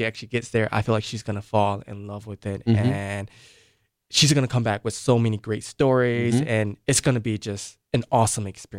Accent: Cleveland, Ohio, United States; I grew up in Cleveland, Ohio.

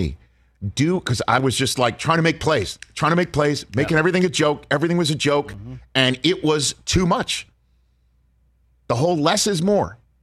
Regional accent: New York, United States; It does help because I'm from New York and I have a lot of spite and bile in me.

